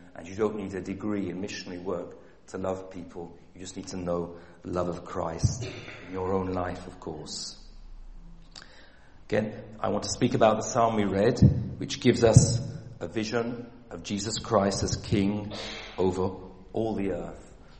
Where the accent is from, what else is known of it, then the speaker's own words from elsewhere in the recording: England, United Kingdom; moved away as an adult; now in France; But I am English, 100%. I'm as English as most of you. But I said after 30 years in France